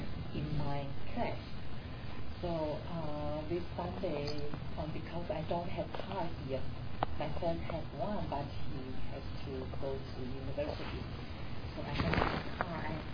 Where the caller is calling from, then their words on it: Taiwan; English is a second language; I'm calling from Taiwan.